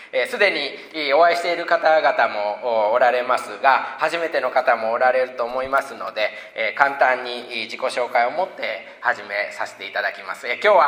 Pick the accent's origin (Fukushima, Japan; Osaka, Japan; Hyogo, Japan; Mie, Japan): Osaka, Japan; moved away as an adult; now in Santa Clarita, United States; あ、4世、3世で、で中を取って3世半という形ですが、大阪で生まれ未信者の家庭で、育ちました。高校卒業後に今私が住んでいるサンタクラリータというところ